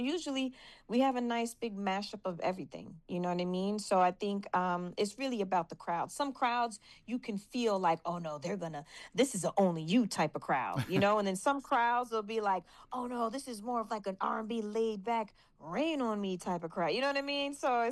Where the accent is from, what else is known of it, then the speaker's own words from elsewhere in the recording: United States; just being an American artist and coming over there and touching the people.